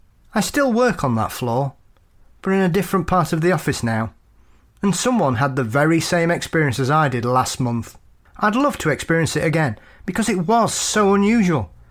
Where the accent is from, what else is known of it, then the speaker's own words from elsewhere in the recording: Faversham, South East England, United Kingdom; It took place just outside my hometown of Faversham, in the county of Kent, an area that is often referred to as the Garden of England.